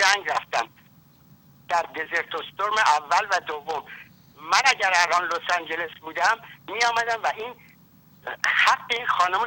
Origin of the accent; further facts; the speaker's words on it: Miami, Florida, United States; من اینجا بزرگ شدم، من تو میامی فلوریدا بزرگ شدم، میفهمم که این لهجهش هنوز درست نیست.